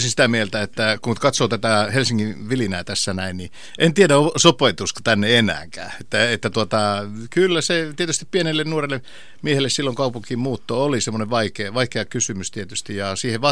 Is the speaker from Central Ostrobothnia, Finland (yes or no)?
yes; Kokkola, Central Ostrobothnia, Finland; also born or lived in Kannonkoski; Mä oon syntynyt kuule Kannonkoskella Vihtaperän kylässä ja Mottipinon juuressa ja sieltä sitten äiti ja isä muuttokurma kyylillä tultiin sitten aikoinaan tuonne Kokkolaan päin.